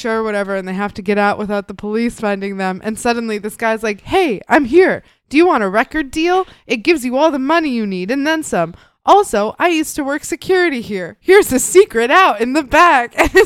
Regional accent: Midwest, United States; like, I grew up in the Midwest and it takes place in Chicago

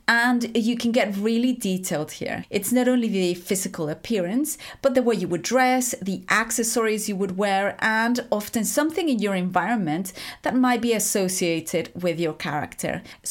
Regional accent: Mexico; English is a second language; now in United Kingdom; I also have an accent because I'm from Mexico, and over the years in the UK, I've tried to make sure not to lose it or dilute it too much because it's part of who I am.

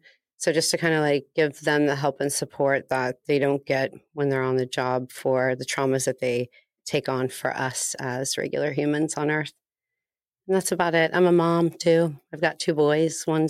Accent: Tulsa, Oklahoma, United States; I was born in Tulsa, Oklahoma, and I lived there for the first 23 years of my life.

